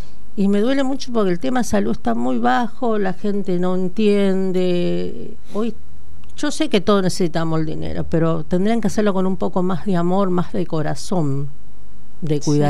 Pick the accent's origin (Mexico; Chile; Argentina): Argentina; Paraná, Entre Ríos; now in Buenos Aires, Argentina; Yo soy de Entre Ríos, Paraná.